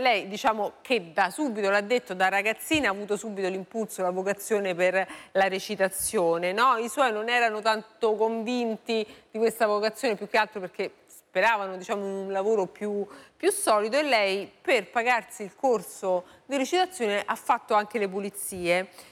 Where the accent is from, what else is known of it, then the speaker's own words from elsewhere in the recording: Rome, Lazio, Italy; diciamo, io pure sono di Roma Sud